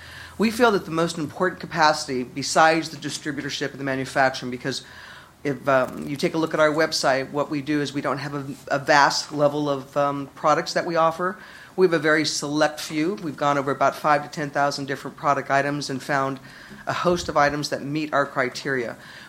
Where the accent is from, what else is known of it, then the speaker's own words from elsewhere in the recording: California, United States; We came from the Bay Area, and our intention in moving here, which we did in December